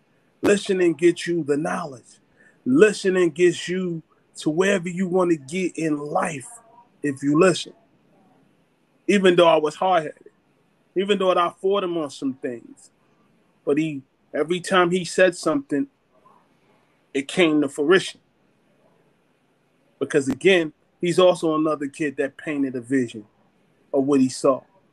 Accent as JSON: {"language": "English", "town": "Brooklyn", "region": "New York", "country": "United States", "said": "See, I was that kid from Brooklyn."}